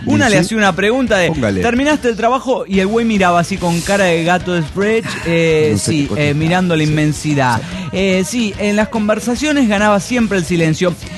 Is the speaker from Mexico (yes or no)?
yes; Cuajimalpa, Mexico City, Mexico; de Cuajimalpa, DF mexicano.